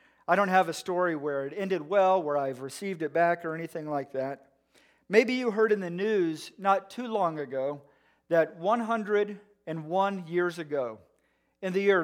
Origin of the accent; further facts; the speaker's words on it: Houston, Texas, United States; I grew up on the Gulf Coast of Texas. I grew up in Houston, which is about an hour from Galveston.